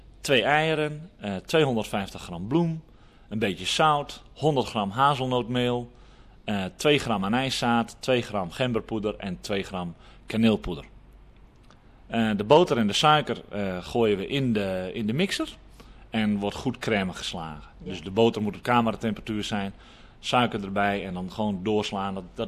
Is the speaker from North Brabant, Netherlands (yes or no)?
no; Friesland, Netherlands; Ik kom uit Friesland, dus ja.